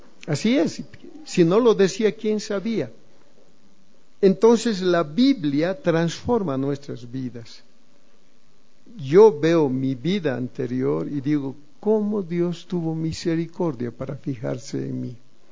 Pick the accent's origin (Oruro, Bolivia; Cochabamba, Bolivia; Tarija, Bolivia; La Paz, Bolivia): Tarija, Bolivia; Yo vengo de Tarija, donde el tema era mujeres, trago y dinero.